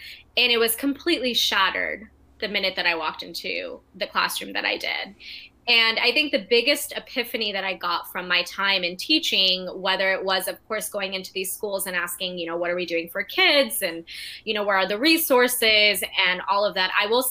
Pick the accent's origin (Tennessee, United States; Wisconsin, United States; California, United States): California, United States; San Diego; So I grew up in San Diego in a pretty tight-knit Indian American community.